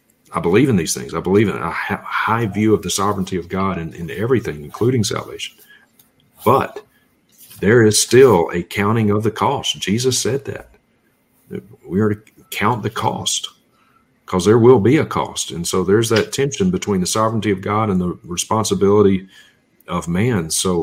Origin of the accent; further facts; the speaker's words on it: Mississippi, United States; I'm from Mississippi.